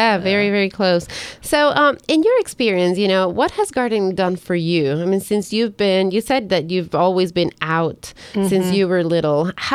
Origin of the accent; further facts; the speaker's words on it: Ecuador; English is a second language; moved away; I'm originally from Ecuador, and when I first came to this country